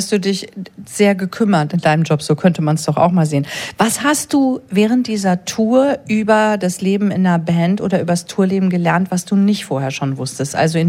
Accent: Münster, North Rhine-Westphalia, Germany; In meiner Heimatstadt Münster sagt man immer, Fahrräder kommen nicht nur von rechts und links, sondern im Zweifel auch von oben.

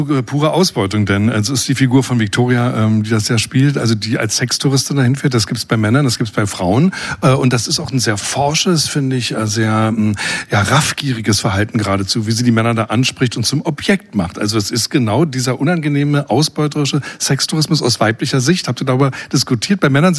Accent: Germany; ich bin Ossi, ich komme aus der DDR, ich bin eigentlich so aufgewachsen wie ihr.

